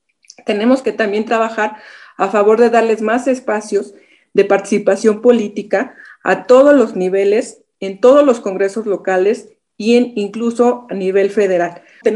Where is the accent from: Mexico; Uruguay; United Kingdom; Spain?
Mexico; tenemos que sensibilizarnos como sociedad mexicana